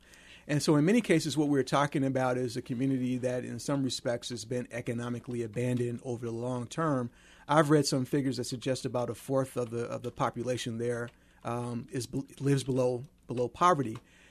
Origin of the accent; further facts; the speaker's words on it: Chicago, Illinois, United States; and I grew up in Chicago. So this might sound strange coming from me because Chicago is a very racially segregated city.